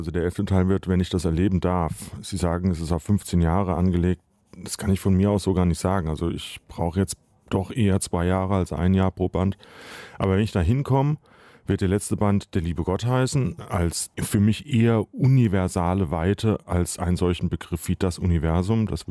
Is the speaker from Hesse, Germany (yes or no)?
yes; Friedberg, Hesse, Germany; um meine Heimatstadt Friedberg in der Wetterau herum